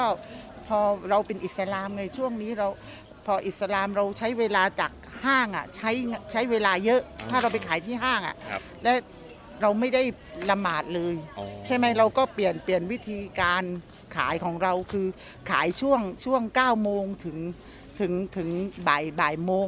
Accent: Surat Thani, Thailand; พี่เป็นคนสุราษฎร

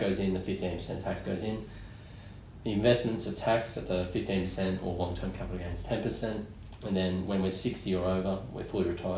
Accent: Australia; now in United States; I'm 57. I'm an Australian citizen. I'm living in the US permanently on a green card. I'm married to an American citizen. I've got a super fund in Australia

